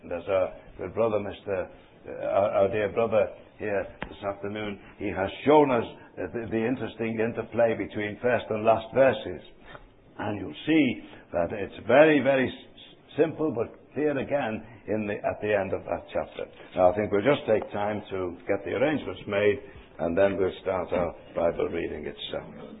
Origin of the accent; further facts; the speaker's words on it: Liverpool, North West England, United Kingdom; born there; I was born in Liverpool, a seaport